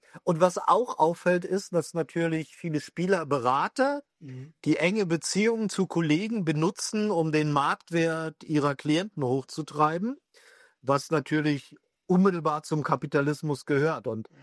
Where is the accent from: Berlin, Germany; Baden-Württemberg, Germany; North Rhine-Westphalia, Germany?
Berlin, Germany; für mich als Berliner